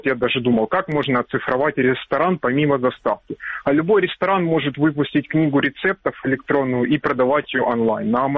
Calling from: Kyiv, Ukraine

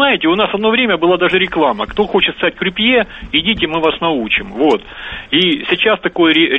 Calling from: Krasnodar Krai, Russia; Я звоню из Краснодарского края как раз.

